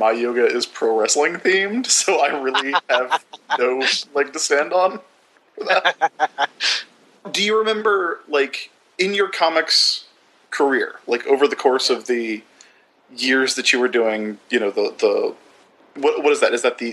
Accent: the South, United States; I think growing up in the South, like, Matt and I have probably had that experience too

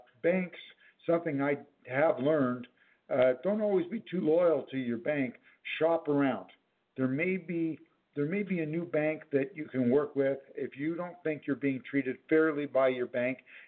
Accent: Canada; being a Canadian, I don't know much about your availability of funding in the United States

